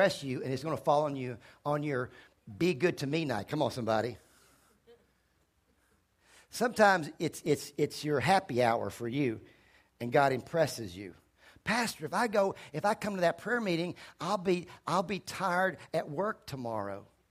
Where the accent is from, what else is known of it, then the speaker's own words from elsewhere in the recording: Virginia, United States; When I grew up in Virginia, and every preacher I ever knew was poor.